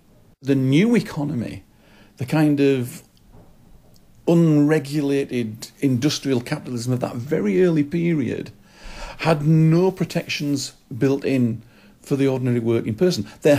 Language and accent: English; Yorkshire and the Humber, United Kingdom; I come from the West Riding. It's a lovely place. Love to get back up when I can.